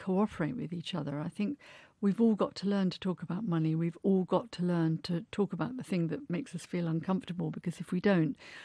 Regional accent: United Kingdom; talking about money is something we don't do very well as British people.

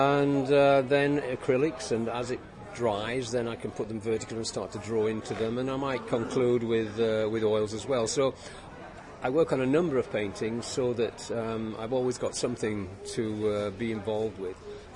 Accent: Yorkshire and the Humber, United Kingdom; now in North Wales, United Kingdom; I'm a Yorkshireman, but I live in North Wales.

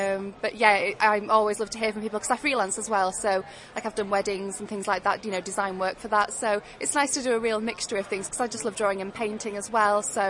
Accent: Yorkshire and the Humber, United Kingdom; It's kind of based on my childhood growing up in Yorkshire, really

